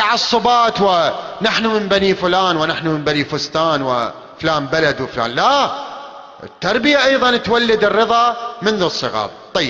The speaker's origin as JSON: {"language": "Arabic", "country": "Iraq", "said": "واحنا عراقيين واحنا كواظمة واحنا كربلائية واحنا بصار"}